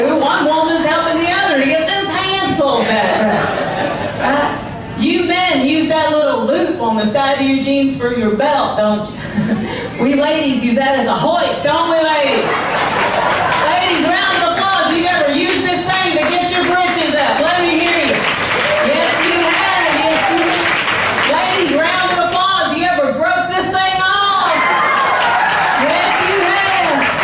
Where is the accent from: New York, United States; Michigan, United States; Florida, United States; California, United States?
Florida, United States; Miami; born there; But see, I was born in Florida. In the Miami.